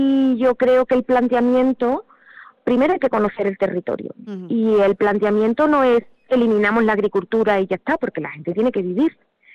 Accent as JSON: {"language": "Spanish", "town": "Almonte", "region": "Andalusia", "country": "Spain", "tie": "born or raised there", "said": "yo estoy hablando de mi pueblo, de Almonte."}